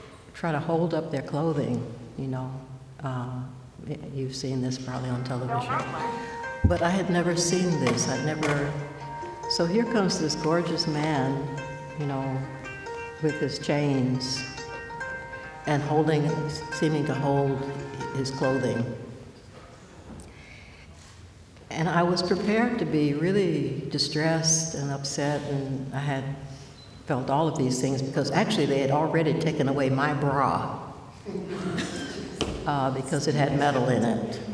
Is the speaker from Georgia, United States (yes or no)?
yes; Georgia, United States; I grew up in Georgia. And you kind of had to be active to get out of there at the time.